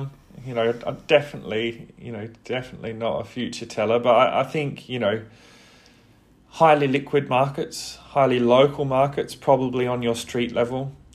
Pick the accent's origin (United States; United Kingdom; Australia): Australia; South Australia; you can tell by my accent that I'm from Australia.